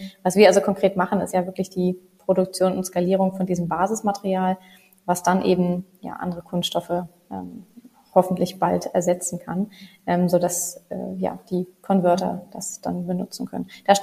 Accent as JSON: {"language": "German", "region": "Hamburg", "country": "Germany", "said": "Ich muss auch was gestehen, ich bin Hamburgerin."}